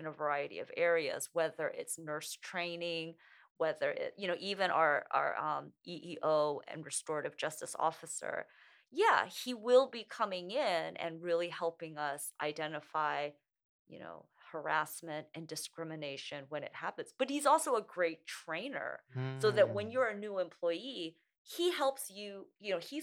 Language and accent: English; Portland, Oregon, United States; I also feel very, very comfortable going out to our diverse communities because I'm from Portland.